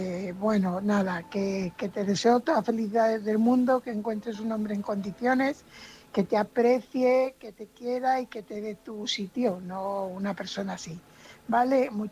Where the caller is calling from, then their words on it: Fuenlabrada, Community of Madrid, Spain; de Fuenlabrada, corresponsal de Fuenlabrada.